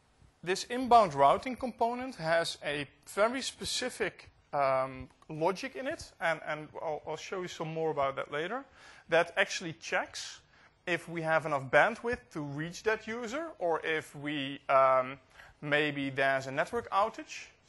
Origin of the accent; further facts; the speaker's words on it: Netherlands; English is a second language; So whenever I'm from the Netherlands, and if I would dial someone within the Netherlands